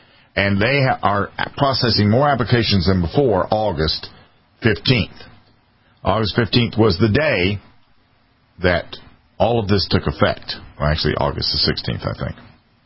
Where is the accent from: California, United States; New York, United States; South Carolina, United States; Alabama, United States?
South Carolina, United States; Here in my home state of South Carolina